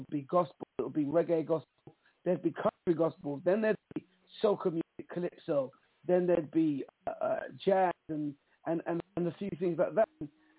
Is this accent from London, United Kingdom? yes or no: yes; London, United Kingdom; growing up in London. You know, London's like a melting pot of different nationalities and cultures. And growing up in London as a young boy, it was a thing where I come from a Caribbean family. So my father from an island called St. Lucia